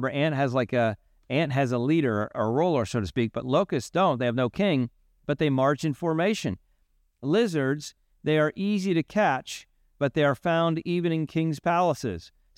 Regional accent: Pennsylvania, United States; I'm from Pennsylvania originally, now I live in South Florida

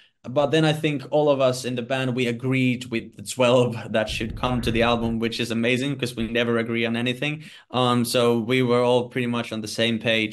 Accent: Finland; English is a second language; We're from Finland. English is not our native language.

